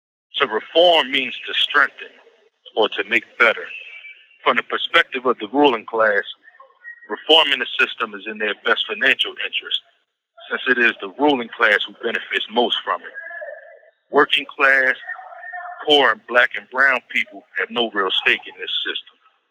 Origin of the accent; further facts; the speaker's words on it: Philadelphia, Pennsylvania, United States; I'm from Philadelphia.